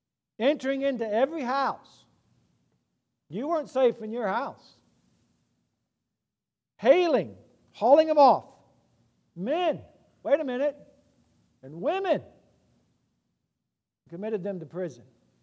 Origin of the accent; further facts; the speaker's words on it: Central African Republic; But I'm from the Central African Republic, and that has happened.